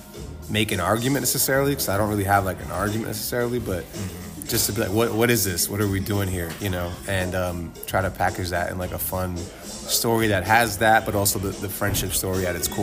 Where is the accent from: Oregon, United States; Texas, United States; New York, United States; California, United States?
New York, United States; Bronx; I'm like New Yorker from the Bronx.